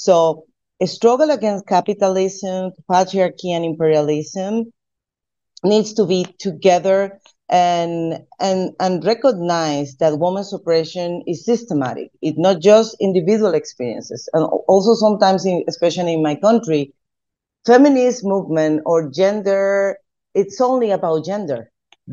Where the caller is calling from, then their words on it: Venezuela; I'm talking from Venezuela and I'm part of the Afro-Venezuelan network in the Somos Venezuela movement